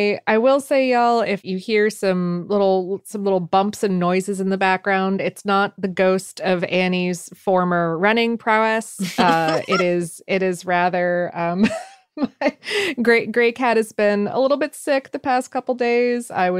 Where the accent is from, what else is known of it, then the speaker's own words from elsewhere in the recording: Ohio, United States; Growing up in Ohio, like that was a very like summer, especially Independence Day coated food for me.